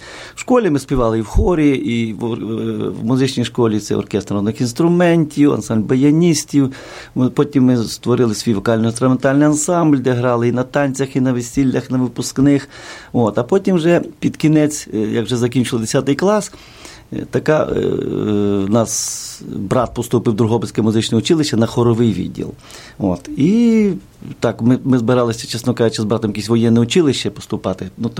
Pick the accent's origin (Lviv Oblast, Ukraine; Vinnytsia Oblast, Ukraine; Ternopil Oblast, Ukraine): Lviv Oblast, Ukraine; Zolochiv; я сам з братом родом місто Золочі Львівської області. Ми там народилися, ходили в школу, загальноосвітню.